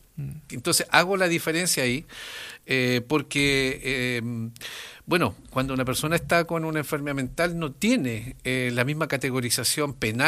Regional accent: Lota, Biobío, Chile; born there; en mi comuna, porque yo nací aquí en Lota, yo nací en Lota, entonces tengo un cariño muy especial por Lota

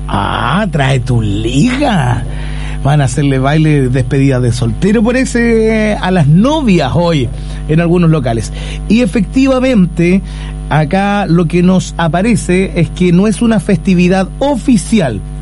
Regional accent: Chile; tenemos miedo como chilenos

